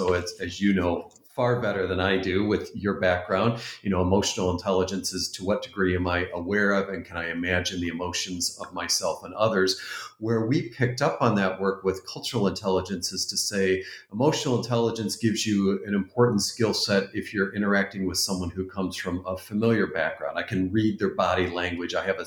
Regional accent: Canada; if I just use the emotional cues that I'm used to from the Canadian home that I was brought up

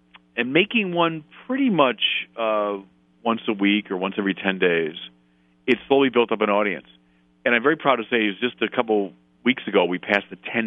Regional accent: Chicago, Illinois, United States; I'm a Chicagoan, so, you know, Siskel and Ebert would sit in a movie theater and talk about movies.

